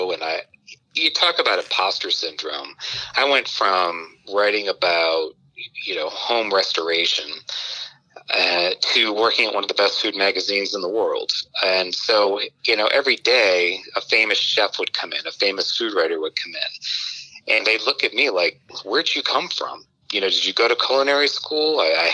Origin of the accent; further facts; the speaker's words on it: Cincinnati, Ohio, United States; now in New York, United States; growing up in Cincinnati, missing simple foods. As you know, now I'm working at this, you know, I'm a food writer in New York